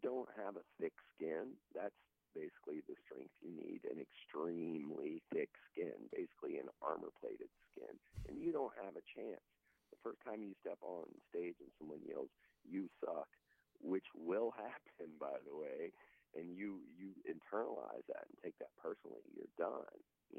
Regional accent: Chesapeake, Virginia, United States; now in Richmond, United States; I moved to Richmond from Chesapeake, Virginia, actually, under the auspices of going to school for theater

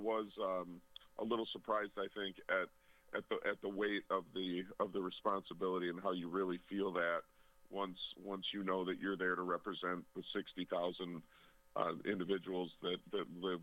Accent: Walworth, Wisconsin, United States; So born and raised in Walworth, as you mentioned, in Walworth County. And that's currently where I reside now.

